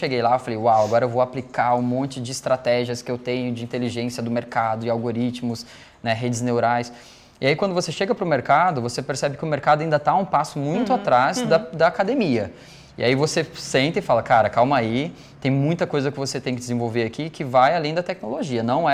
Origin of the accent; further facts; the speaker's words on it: Mato Grosso, Brazil; Eu sou engenheiro de computação, eu sou mato-grossense, engenheiro de computação.